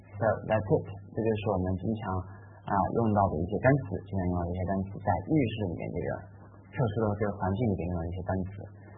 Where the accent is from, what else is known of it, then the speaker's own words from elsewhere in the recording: China; 但是我们中国人有没有人把空调叫空气调节器呢？